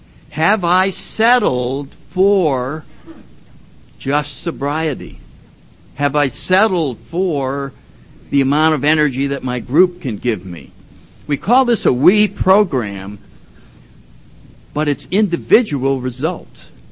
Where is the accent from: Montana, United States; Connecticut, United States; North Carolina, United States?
Connecticut, United States; Woodbridge; if I go back to my hometown out in Woodbridge, Connecticut, and drive down that road, I always glance over.